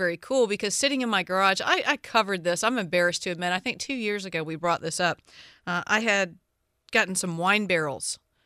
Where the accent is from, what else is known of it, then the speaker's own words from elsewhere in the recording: the South, United States; I am obviously from the South.